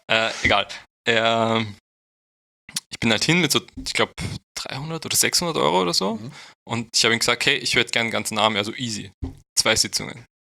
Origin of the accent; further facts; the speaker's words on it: Austria; also born or lived in Bosnia and Herzegovina; Aber ich bin in Österreich aufgewachsen. Also wir sind mit, ich glaube, ich war 1 Jahr alt oder 2 Jahre alt, wie wir geflüchtet sind.